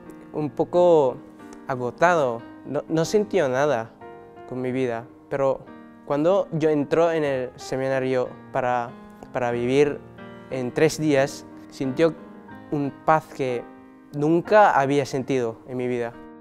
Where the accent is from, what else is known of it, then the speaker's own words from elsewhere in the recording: Davao, Davao Region, Philippines; Spanish is a second language; soy de Filipinas, de la Arquidiócesis de Davao.